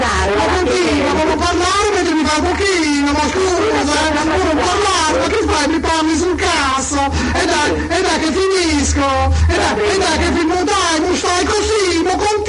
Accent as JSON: {"language": "Italian", "town": "Florence", "region": "Tuscany", "country": "Italy", "lives_now": "Forlì, Italy", "said": "Ma io non sono di Forlì, ma abito."}